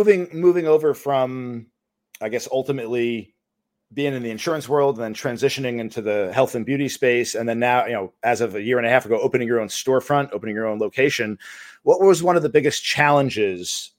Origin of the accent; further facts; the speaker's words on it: New York, United States; I'm originally from New York. Not the city. I grew up in Rockland County. I moved down here. Gosh, it's got to be 25 years already.